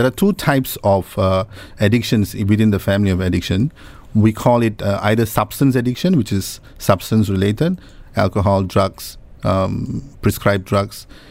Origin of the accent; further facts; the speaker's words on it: Malaysia; now in Singapore; I live in Singapore, I'm from Malaysia.